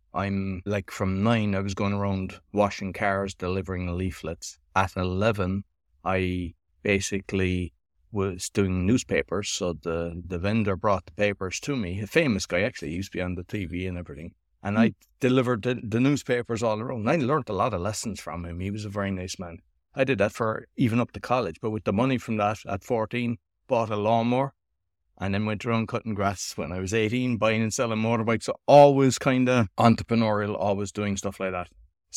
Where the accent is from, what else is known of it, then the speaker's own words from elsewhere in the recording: Cork, Munster, Ireland; now in Łódź, Poland; So I'm living in a place called Łódź in Poland. So it's the third city. It used to be the second, right in the center of Poland, but I'm originally from Cork in Ireland.